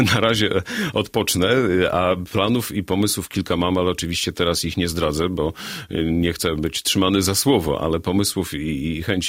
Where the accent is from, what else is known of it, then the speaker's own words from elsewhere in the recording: Łapy, Podlaskie Voivodeship, Poland; Jestem rodowitym łapiakiem i uczyłem się w miejscowym liceum ogólnokształcącym.